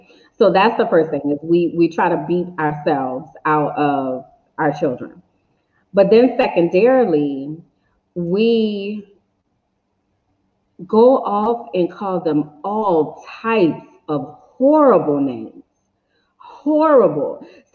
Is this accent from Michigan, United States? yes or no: no; New Orleans, Louisiana, United States; So I grew up in New Orleans, and we didn't have like yellow school buses.